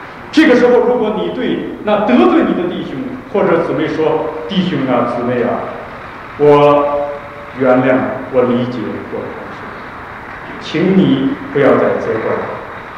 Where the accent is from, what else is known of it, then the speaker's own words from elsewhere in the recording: China; 大陆来的人，我是大陆来的人